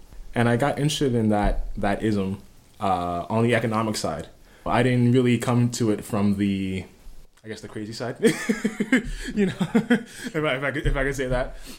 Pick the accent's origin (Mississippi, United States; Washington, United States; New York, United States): New York, United States; New York City; moved away as an adult; also born or lived in North Carolina; I'm originally from New York City. I lived there till I went off to college, really, with about a year gap in North Carolina. I've mostly grown up in cities, or prefer cities.